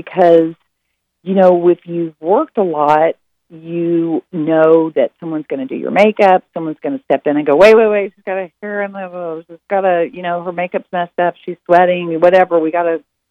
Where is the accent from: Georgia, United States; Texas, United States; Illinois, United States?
Texas, United States; and I am from Texas